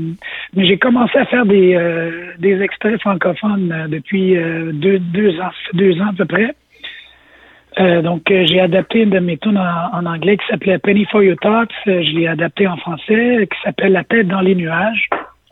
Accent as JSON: {"language": "French", "town": "Montreal", "region": "Quebec", "country": "Canada", "said": "Je suis de Montréal."}